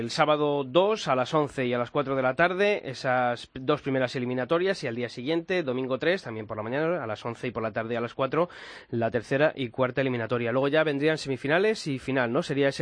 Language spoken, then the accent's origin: Spanish; Ávila, Castile and León, Spain; yo que soy de Ávila